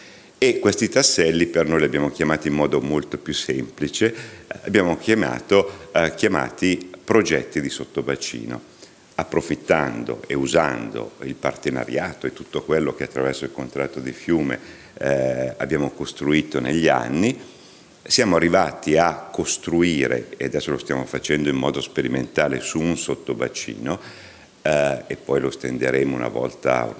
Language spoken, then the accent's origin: Italian; Lombardy, Italy; io vengo da fuori regione, io sono di Regione Lombardia … lavoro in Regione Lombardia